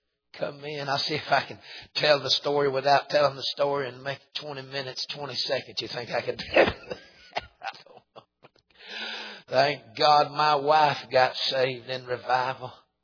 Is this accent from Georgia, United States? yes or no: yes; Georgia, United States; and we're from North Georgia. My whole family's from North Georgia. And none of us lived there except me, and I didn't just made it back a few years ago.